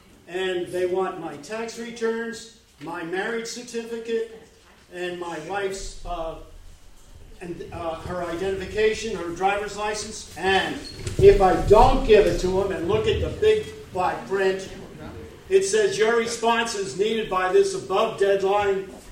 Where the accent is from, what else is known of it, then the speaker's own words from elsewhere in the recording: Catskill, New York, United States; from Catskill.